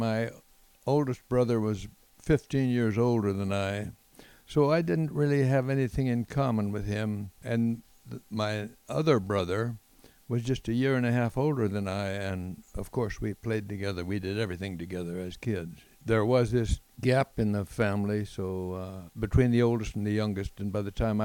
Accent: Madera, California, United States; now in Reedley, United States; Well, I grew up living on a farm. My dad was a rural mail carrier and a preacher and a farmer.

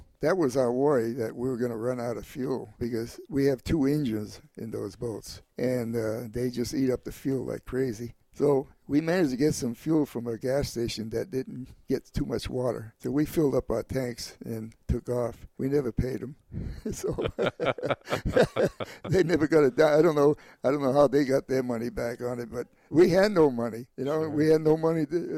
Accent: United States; I'm thankful for being an American. I thank my mother and father for coming here to this great country.

